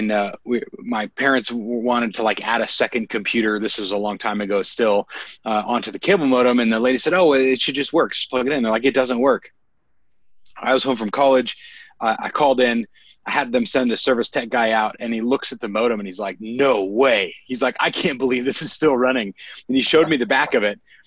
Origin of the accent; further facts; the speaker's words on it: California, United States; Although I'm from Northern California, which may be a different California depending on your persuasion.